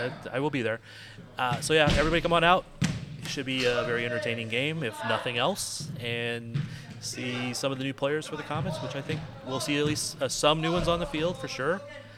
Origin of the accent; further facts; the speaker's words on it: St. Louis, Missouri, United States; I'm actually originally from St. Louis